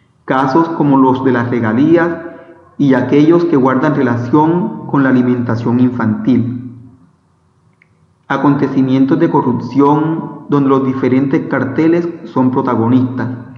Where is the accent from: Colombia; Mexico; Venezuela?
Colombia; nosotros como colombianos